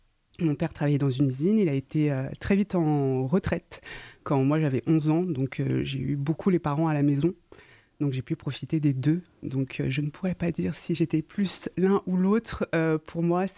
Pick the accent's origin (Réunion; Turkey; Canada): Réunion; also born or lived in Normandy / south of France; Je suis née en Normandie, j'ai vécu dans le sud de la France et quand j'ai eu 10 ans, on a déménagé à La Réunion, qui est l'île d'origine de mes parents. Et j'ai grandi là-bas jusqu'à mes 22 ans.